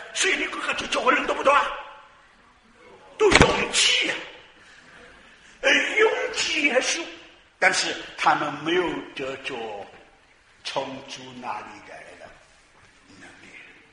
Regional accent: China; 我们中国人很可怜嘛

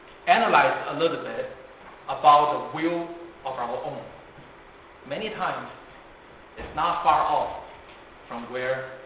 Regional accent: Hong Kong; accent: Mandarin-speaking accent; also born or lived in Taiwan; You know, I came from, I was born in Hong Kong, And when I was very young, I was in Taiwan. And I spent my teenager years in Hong Kong. Even though my Cantonese was okay, so-so, I can understand, I can speak

